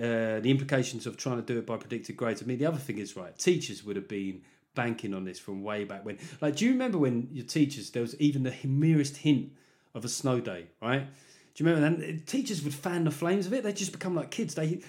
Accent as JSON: {"language": "English", "town": "New York City", "region": "New York", "country": "United States", "said": "I'm a New Yorker. Eh? I got to stay angry."}